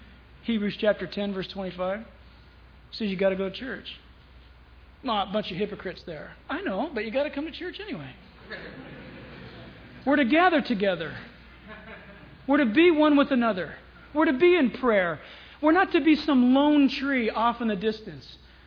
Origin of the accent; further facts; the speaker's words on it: United States; born there; Are you kidding? I was born in America.